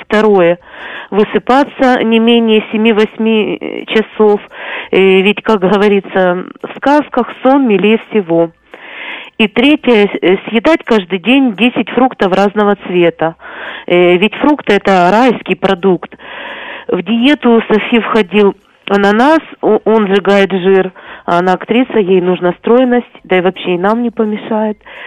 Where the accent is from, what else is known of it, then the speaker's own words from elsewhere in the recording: Kyiv, Ukraine; я из Киева